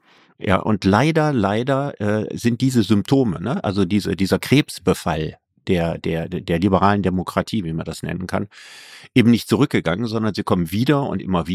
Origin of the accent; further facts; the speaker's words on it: Cologne, North Rhine-Westphalia, Germany; Also als Kölner sagt man immer